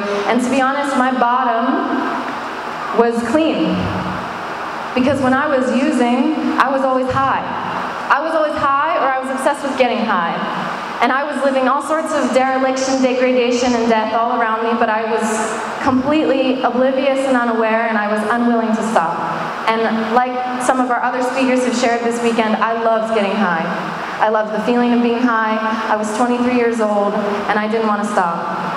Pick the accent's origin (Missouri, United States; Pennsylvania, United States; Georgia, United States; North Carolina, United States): Pennsylvania, United States; Pittsburgh; Because I grew up in Pittsburgh, actually. I'm from Pittsburgh. And just outside of Pittsburgh in Crafton.